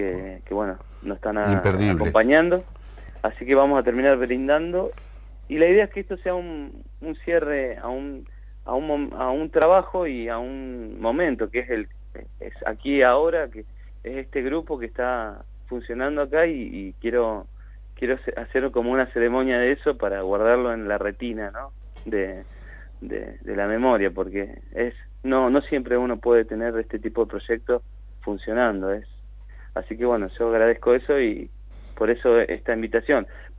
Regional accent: Bariloche, Río Negro, Argentina; moved away as an adult; Yo soy de Bariloche y vine en el 2002, post-crisis.

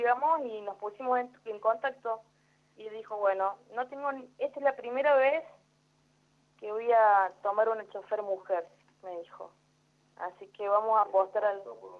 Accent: Río Ceballos, Córdoba, Argentina; Sí, yo vivo en Río Ceballos, Córdoba.

